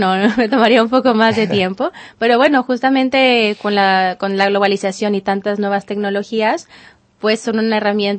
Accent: Monterrey, Nuevo León, Mexico; now in Spain; De Monterrey, que és la part nord.

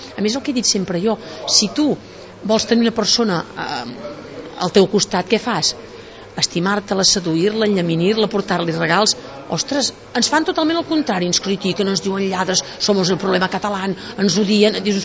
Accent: Catalonia, Spain; A més, jo crec que allà es demostrava ben bé com som els catalans, pacífics, reivindicatius

